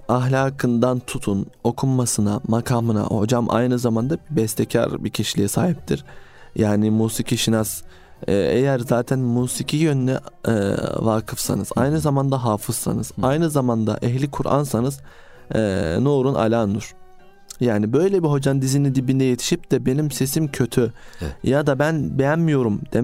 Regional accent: Istanbul, Turkey; benim Allah nasip etti kendim İstanbul gibi ilimde derya olan bir şehirde büyüdük.

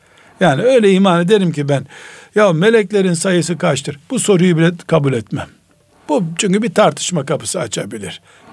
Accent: Black Sea Region, Turkey; Bizim Karadeniz deyiminde pek yok.

